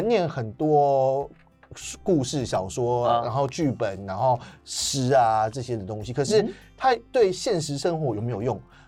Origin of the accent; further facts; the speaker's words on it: Taichung, Taiwan; now in Taipei, Taiwan; 所以我就从台中来到台北